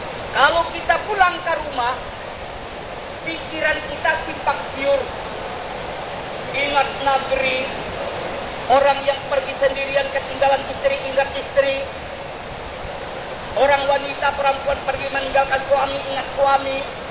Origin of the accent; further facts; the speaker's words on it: South Kalimantan, Indonesia; first language Banjar; Indonesian is a second language; now in Saudi Arabia; Di negeri kita kalau bahasa saya Banjar, komedi, bioskop.